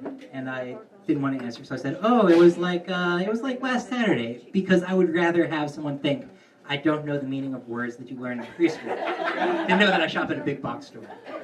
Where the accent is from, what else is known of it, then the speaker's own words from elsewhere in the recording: Philadelphia, Pennsylvania, United States; but I'm from West Philly, and I think of myself as a good West Philian.